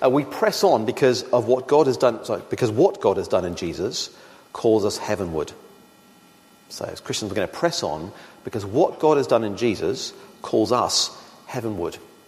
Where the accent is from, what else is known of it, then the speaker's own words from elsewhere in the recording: Australia; So I'm Australian. I have an Australian passport, some top drawer at home. I'm a citizen of Australia.